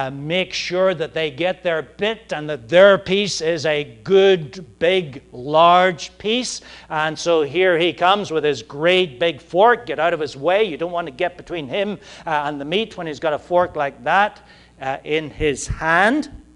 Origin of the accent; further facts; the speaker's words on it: United Kingdom; now in United States; I come from the British Isles, and in the British Isles, it is customary for us to hold our forks in our our left hands.